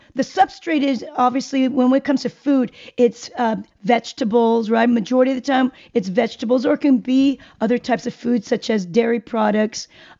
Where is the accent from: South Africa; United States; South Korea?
South Korea; You know, I'm from Korea, and my people have been making kimchi for thousands of years.